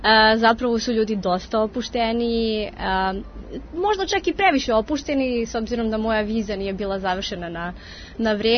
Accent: Serbia; ja sam bila jedina iz Srbije

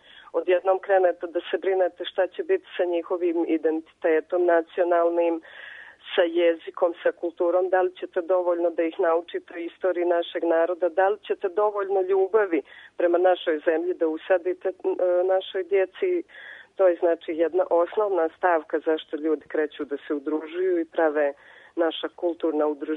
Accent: Croatia; moved away; also born or lived in Serbia; mi smo izbjeglice iz Republike Srpske Krajine, živjeli smo u Srbiji 5-6 godina i onda smo odlučili da pokušamo da odemo u tuđu zemlju.

